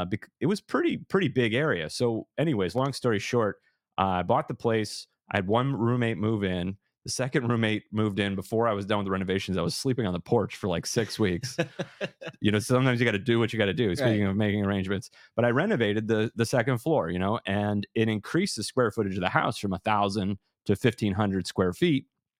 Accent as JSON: {"language": "English", "town": "Madison", "region": "Connecticut", "country": "United States", "tie": "born or raised there", "said": "And I was living in an old Lyme. It was kind of quiet. I grew up in Madison."}